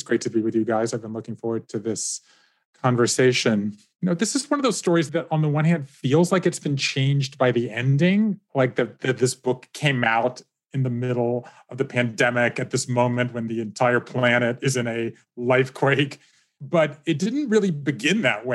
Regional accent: Savannah, Georgia, United States; moved away as an adult; I grew up in Savannah, Georgia. I left the South, then I went Northeast to go to college.

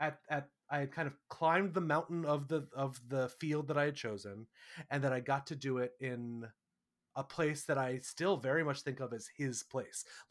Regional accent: New York, United States; I have always been very proud to say I'm a New Yorker. I'm from New York. That is a big part of my kind of chosen identity.

